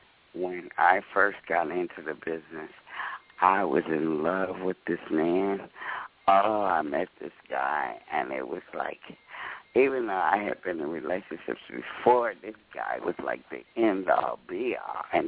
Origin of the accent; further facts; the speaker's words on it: Compton, California, United States; Baby, I grew up in Compton, California, okay?